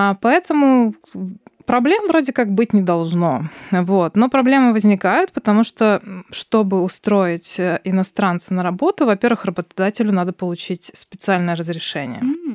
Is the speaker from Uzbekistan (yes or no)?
no; Ukraine; also born or lived in Spain / Belarus; Да, я украинка, которая сначала 6 лет прожила в Испании, потому что я там училась, да, потом 11 лет работала и жила в Беларуси, и сейчас вернулась на родину